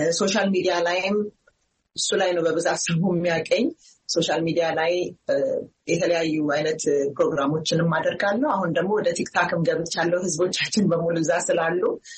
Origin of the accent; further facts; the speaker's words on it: United States; ማለት አሜሪካ ውስጥ ነው ያደግኩት።